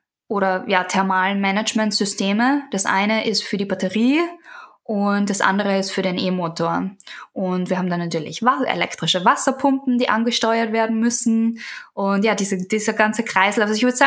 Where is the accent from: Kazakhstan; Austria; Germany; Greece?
Austria; now in United States; Ich bin ja aus Österreich und da haben wir ja das Pickerl und all diese Themen.